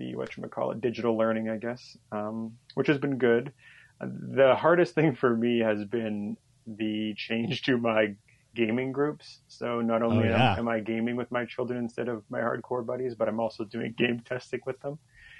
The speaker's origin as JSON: {"language": "English", "country": "Canada", "said": "we joked about it, me being Canadian, but the U.S. does make up probably about 80% of my market for board games"}